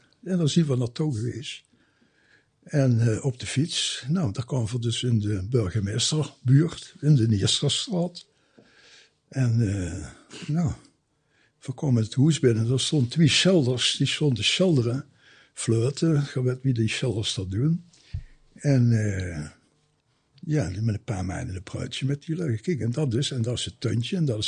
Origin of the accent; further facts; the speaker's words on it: Lummen, Limburg, Belgium; born there; ik ben geboren in Lummel.